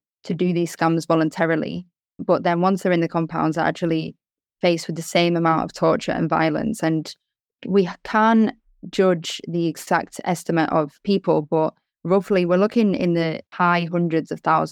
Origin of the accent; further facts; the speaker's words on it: United Kingdom; I am British Italian. I was born and raised in the UK. Half my family's from Italy.